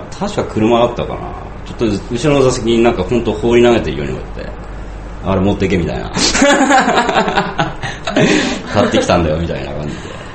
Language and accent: Japanese; Miyagi, Japan; moved away as an adult; そうですね、地元宮城なんですけど、